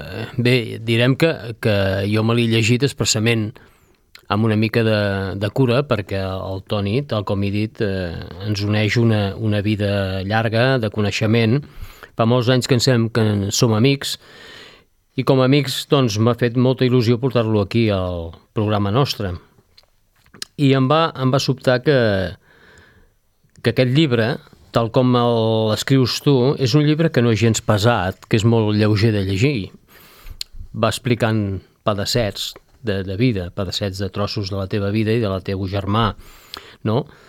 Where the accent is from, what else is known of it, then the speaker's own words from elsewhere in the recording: Badalona, Catalonia, Spain; de la meva ciutat natal, Badalona